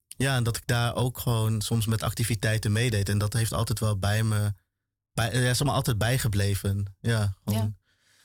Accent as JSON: {"language": "Dutch", "town": "Ede", "region": "Gelderland", "country": "Netherlands", "tie": "born or raised there", "said": "Zijn allebei hier in Nederland geboren. En ja, ze hebben me opgebracht in Ede."}